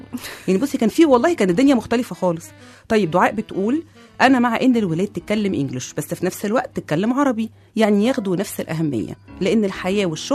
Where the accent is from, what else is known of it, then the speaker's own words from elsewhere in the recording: Egypt; وبنصلح لبعض ونعدل لبعض، احنا مصريين اصلا